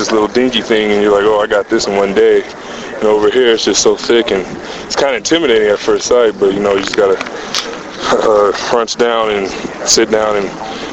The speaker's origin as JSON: {"language": "English", "region": "Arizona", "country": "United States", "said": "I'm come from Arizona. It's just, desert and real dry heat."}